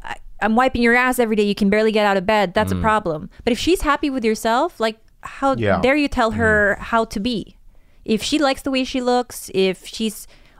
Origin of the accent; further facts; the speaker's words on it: Philippines; moved away; I grew up in the Philippines, and I generally think that my stomach used to be a little stronger when I was living there.